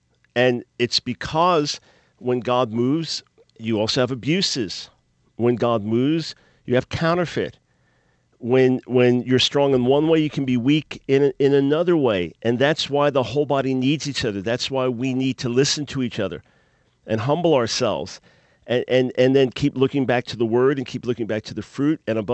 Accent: New York, United States; I know you're telling the truth about the LIE, the world's largest parking lot, because I grew up on Long Island.

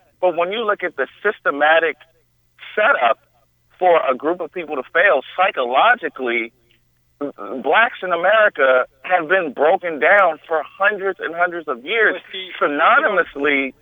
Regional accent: Liberia; now in United States; I wasn't born in the United States. I'm from West Africa, Liberia. I've lived in the United States since 1991.

